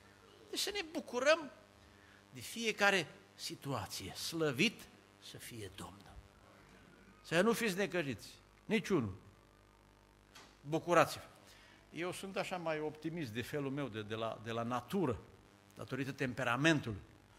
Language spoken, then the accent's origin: Romanian; Apuseni Mountains, Romania; eu sunt din Apuseni, de la munte